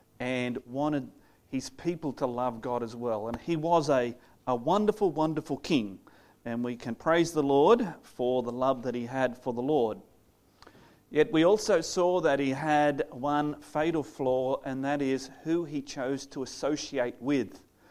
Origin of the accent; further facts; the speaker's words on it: Australia; if you're talking about it as an Australian.